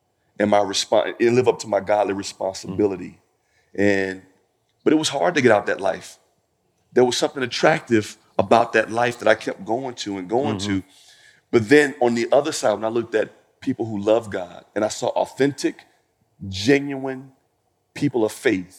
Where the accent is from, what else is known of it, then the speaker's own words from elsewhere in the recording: Mississippi, United States; And you know, country, you know, growing up in Mississippi, there are certain things you're not supposed to do, right?